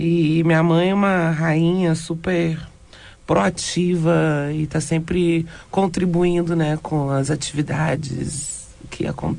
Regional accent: Porto Alegre, Rio Grande do Sul, Brazil; born there; now in Rio de Janeiro, Brazil; eu sou nascida em Porto Alegre. Sim. Mas eu vivo no Rio de Janeiro há 25

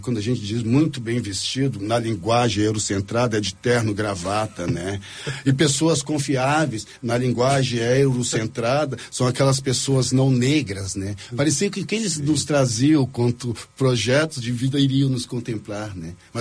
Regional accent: Rio Grande do Sul, Brazil; also born or lived in São João do Meriti; Sou gaúcho. De nascimento carioca, nasci em São João do Meriti, né, Baixada Fluminense, estado do Rio de Janeiro, em 64. Mas em 71 eu venho para o Rio Grande do Sul

